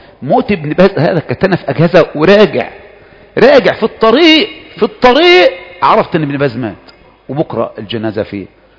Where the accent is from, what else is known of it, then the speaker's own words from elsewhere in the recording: Egypt; ده احنا من مصر، مصر كلنا